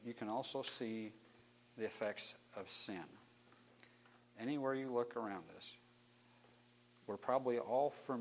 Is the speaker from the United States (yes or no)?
yes; Wisconsin, United States; also born or lived in Houston, Missouri; now in Springfield, United States; That's my wife, Janine, in the green coat. We're from Springfield, Missouri. Originally, I'm from the Wisconsin area, and my parents moved to Houston, Missouri in 1978.